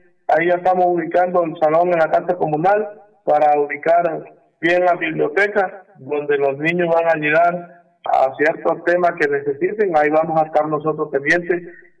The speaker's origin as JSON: {"language": "Spanish", "region": "La Guajira", "country": "Colombia", "said": "nosotros somos un rincón de La Guajira"}